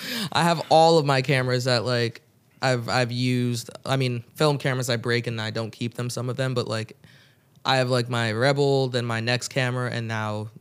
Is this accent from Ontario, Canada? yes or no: yes; Toronto, Ontario, Canada; Growing up in Ontario, growing up in Toronto, like NBA, that's what I wanted to do.